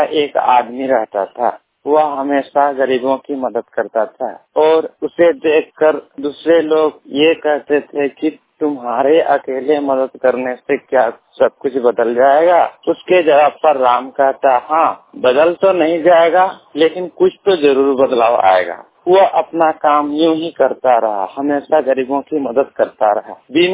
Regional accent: Amrapara, Jharkhand, India; मैं पाकुड़ जिला आमरापरा का रहने वाला हूँ।

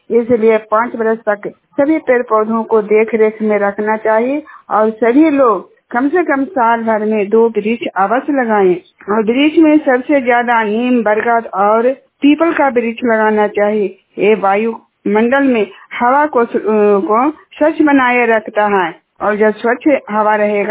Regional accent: Juniyar, Bihar, India; हिलसा प्रखंड के रहने वाली हूँ, जुनियार गांव का निवासी हूँ।

